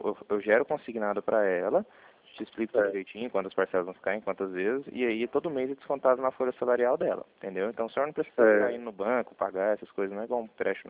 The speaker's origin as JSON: {"language": "Portuguese", "town": "Goiânia", "region": "Goiás", "country": "Brazil", "said": "Não, eu sou de Goiânia."}